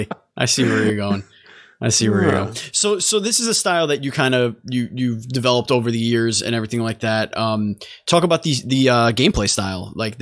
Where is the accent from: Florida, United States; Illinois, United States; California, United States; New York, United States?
New York, United States; New York City; Like Andy and I grew up in New York City. Like we know what New York City is. We know the vibe.